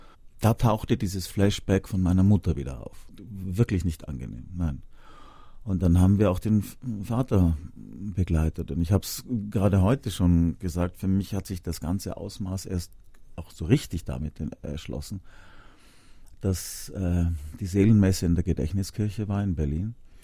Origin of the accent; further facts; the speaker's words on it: Austria; Ich darf das ja als Österreicher total sagen.